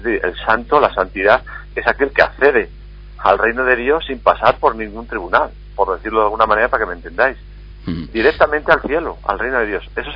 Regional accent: Spain; ya sabes cómo somos los españoles.

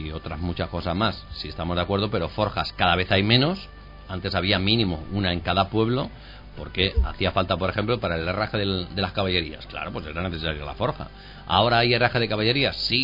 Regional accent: Salamanca, Castile and León, Spain; Somos así los salmantinos, también los españoles, y los charros

